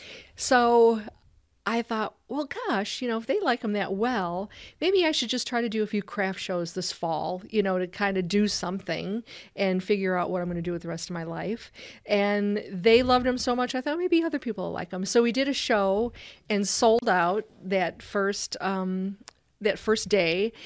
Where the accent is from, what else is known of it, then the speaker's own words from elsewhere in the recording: Chicago, Illinois, United States; now in Crown Point, United States; I'm originally from Chicago, the southeast side of Chicago, and we moved out to Crown Point, Indiana in 1988, bought an old farmhouse.